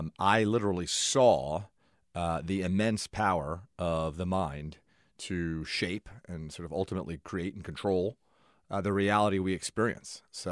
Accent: Miami, Florida, United States; So I grew up acting in Miami, Florida, my hometown, and probably did somewhere between 100 and 150 commercials growing up.

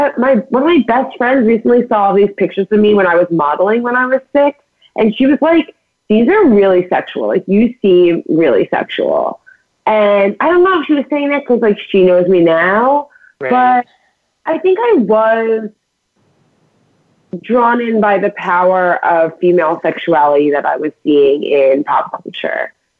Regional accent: New York, United States; And I'm from New York, so I'm from a pretty like liberal upbringing.

